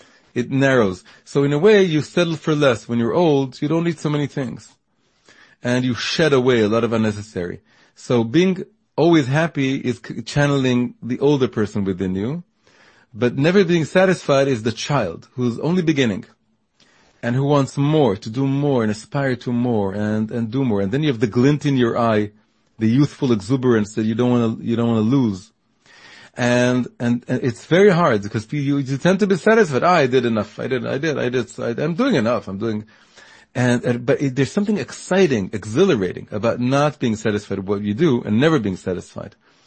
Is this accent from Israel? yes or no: yes; Tel Aviv, Tel Aviv District, Israel; now in Jerusalem, Israel; I came back and I moved to Jerusalem. I grew up in Tel Aviv, but I moved to Jerusalem